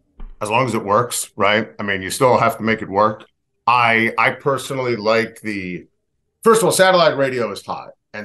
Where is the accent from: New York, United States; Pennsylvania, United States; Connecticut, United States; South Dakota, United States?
New York, United States; I'm a New Yorker. I'm a diehard Yankee fan. I went to Syracuse.